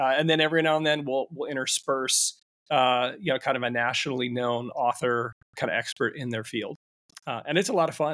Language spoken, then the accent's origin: English; Omaha, Nebraska, United States; And when I grew up in Omaha, in many ways, I didn't know that there were people in the world that weren't Catholic.